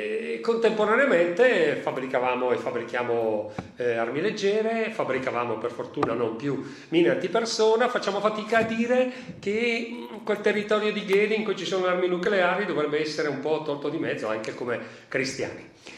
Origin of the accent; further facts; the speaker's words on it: Brescia, Lombardy, Italy; ma perché sono di Brescia. Brescia è stata ed è uno dei leader mondiali di produzione di armi leggere